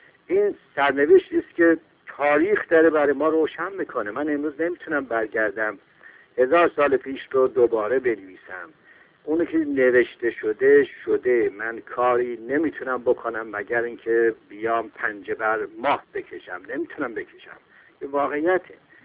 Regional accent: Tabriz, East Azerbaijan, Iran; به عنوان یک تبریزی هیچ وقت فارس را اکثریت یا آذربایجانی را اقلیت ندیدم.

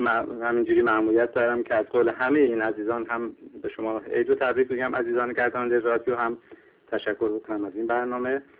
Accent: Iran; من همواره خودم به عنوان یک ایرانی بسیار سپاسگزار بودم

